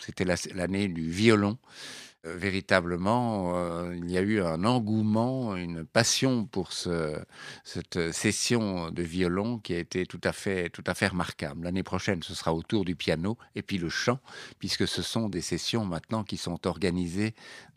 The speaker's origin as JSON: {"language": "French", "country": "Belgium", "tie": "born there", "said": "Vous savez qu'en Belgique, qui est mon pays natal, il y a parfois des tensions entre les communautés, le nord, le sud du pays."}